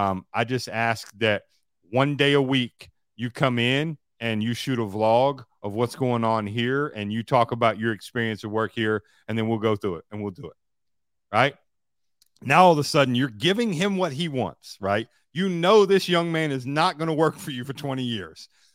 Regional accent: Kentucky, United States; I grew up in Kentucky. I can fish.

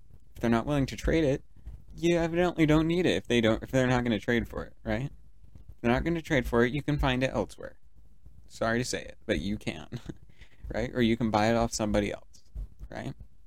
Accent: United States; Like, I'd say what I like to, probably just because I'm American

